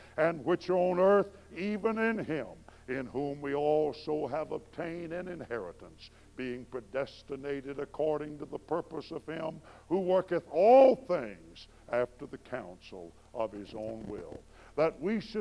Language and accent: English; McGargle, Alabama, United States; also born or lived in Frisco City, Alabama; And then I was born in Frisco City, Alabama, and then we moved to the great metropolis of McGargle, probably 67 people, 14 pigs, and 3 cows